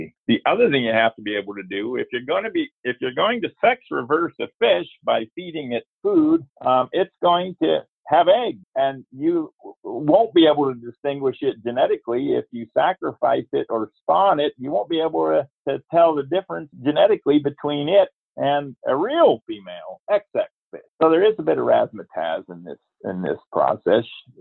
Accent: Pennsylvania, United States; I grew up in Pennsylvania where the brook trout is the native fish

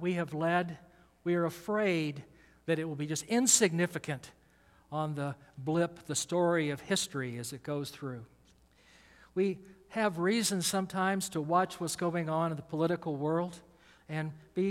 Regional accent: Atlanta, Georgia, United States; I mean, I'm from Atlanta, and Atlanta didn't call it TSA.

